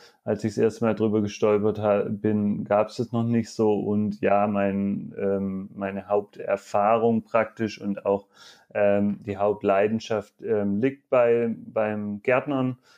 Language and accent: German; Baden-Württemberg, Germany; Also ursprünglich komme ich aus der Nähe von Heilbronn